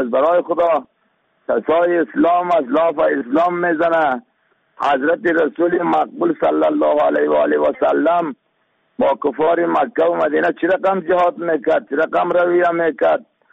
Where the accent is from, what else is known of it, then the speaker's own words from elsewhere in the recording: Afghanistan; ما شما افغان هستیم.